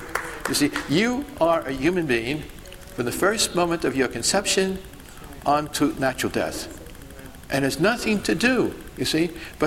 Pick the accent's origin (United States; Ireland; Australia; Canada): United States; Brooklyn, New York; See, I come from Brooklyn.